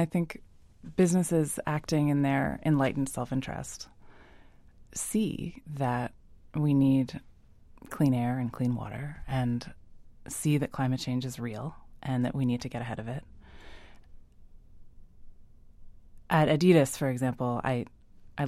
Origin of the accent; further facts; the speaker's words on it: Charleston, West Virginia, United States; I grew up in West Virginia in Charleston.